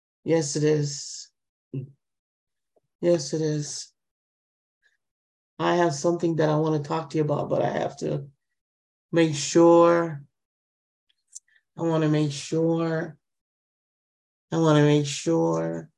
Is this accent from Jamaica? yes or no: yes; Jamaica; When I was growing up in Jamaica, and I see my father with this carrier.